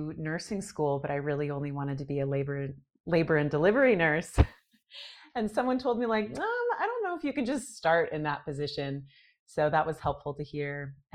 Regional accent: California, United States; I was born and raised in San Luis Obispo County of California.

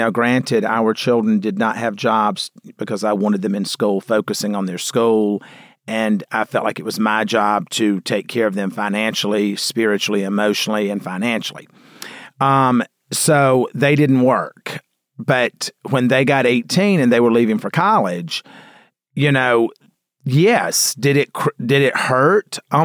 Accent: the South, United States; I was raised in the South, and, you know, where children were to be seen and not heard.

